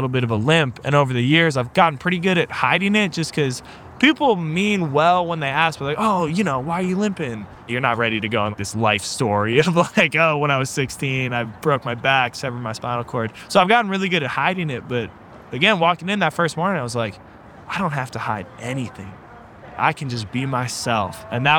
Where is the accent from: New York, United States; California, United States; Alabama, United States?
California, United States; Oakland; which I completely understand just through growing up in Oakland, being around so many of my friends and family that are Black and brown.